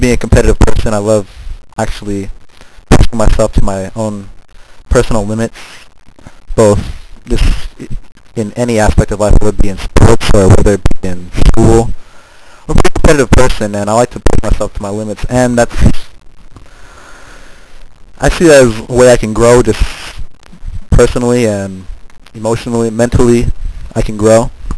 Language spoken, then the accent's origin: English; San Diego, California, United States; also born or lived in Long Beach; originally born up in Long Beach, California. I was born there on August 5th, 1985. And I lived up there, I'd say, for the first 5.5 years of my life. So I moved down, I moved out to San Diego, California after that, when I was young.